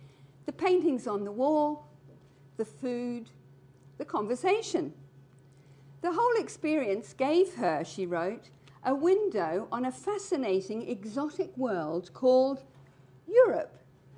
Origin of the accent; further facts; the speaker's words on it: New Zealand; born there; How did all this affect me? After all, I was born in New Zealand.